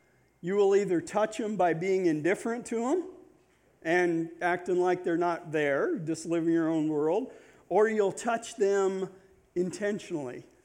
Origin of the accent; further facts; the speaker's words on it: Nebraska, United States; moved away as an adult; now in Michigan, United States; But I grew up in Nebraska on a farm and ranch and moved to Michigan about 5 years ago.